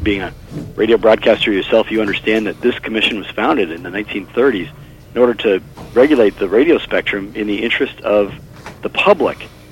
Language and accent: English; South Dakota, United States; I'm from a rural state myself. I sometimes joke I'm from the South, but it's South Dakota.